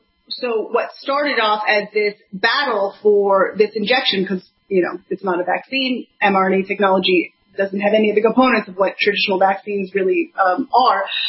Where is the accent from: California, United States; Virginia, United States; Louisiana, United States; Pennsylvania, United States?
Virginia, United States; Yeah, I'm American also. I grew up just outside D.C. in the Virginia side, and I studied anthropology.